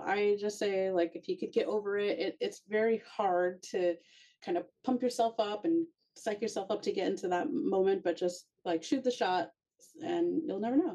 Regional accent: California, United States; like, just to set the record straight, we are from the Central Valley, California. So mm-hmm. we're just in this like kind of small pocket.

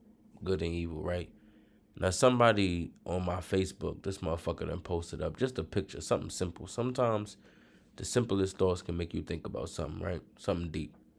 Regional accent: Brooklyn, New York, United States; and I'm from Brooklyn, that's why I say God like that, right?

